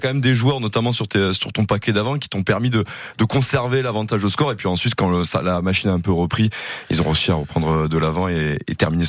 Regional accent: Toulouse, Occitanie, France; Je suis Toulousain après.

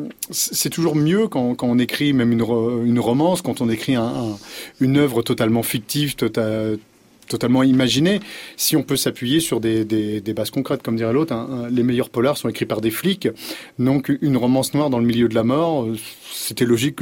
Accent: Saint-Romain-de-Colbosc, Normandy, France; Je suis pas parisien parce qu'on dit souvent que c'est la plage des parisiens, mais je suis né à côté, je suis de Saint-Romain-de-Colbosc, je suis à 25 km.

